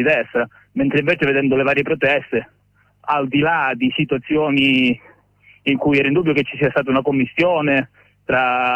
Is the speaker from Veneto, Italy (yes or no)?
no; Calabria, Italy; prendo Cosenza perché io sono calabrese